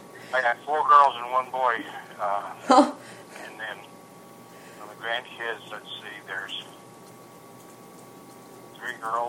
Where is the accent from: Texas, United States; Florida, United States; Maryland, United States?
Texas, United States; Bryan; also born or lived in Houston / Germany / California / Italy; And, Dad was in the Army, so we moved around a bit. Germany to California to Italy, back to Texas, and then he got out in 54. We moved here to Bryan College Station area, so I grew up here